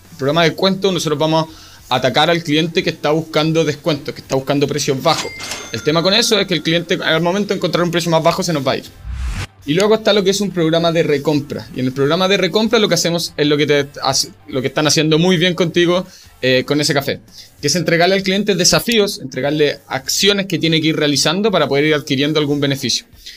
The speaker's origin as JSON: {"language": "Spanish", "town": "Puerto Varas", "region": "Los Lagos", "country": "Chile", "said": "Yo soy de Puerto Vara"}